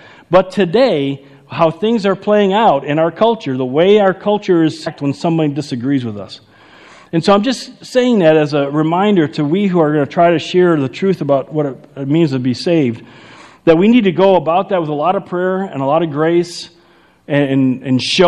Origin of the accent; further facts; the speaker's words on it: Chicago, Illinois, United States; accent: Chicago; I'm from Chicago, if you couldn't tell from my great accent.